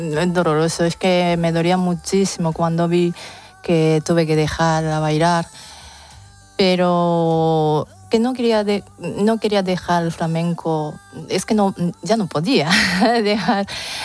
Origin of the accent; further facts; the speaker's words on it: Japan; Spanish is a second language; como quería cantar como soy y como japonesa, que yo no soy española